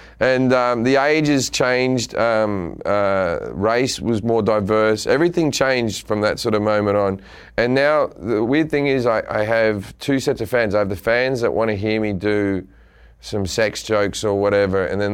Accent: Australia; I think coming at it as an Australian gave me a little bit more levity in the whole thing, because I grew up in a gun-free society.

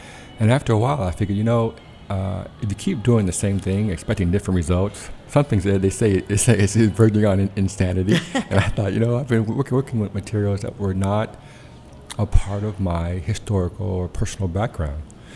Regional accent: the South, United States; I was growing up in the Jim Crow South in the 1960s, black and queer

